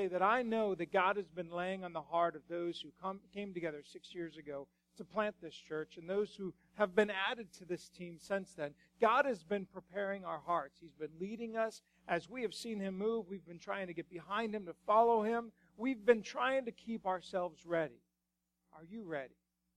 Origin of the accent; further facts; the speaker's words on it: Denver, Colorado, United States; I grew up in Denver, but unfortunately there's this one team called Cowboys or something.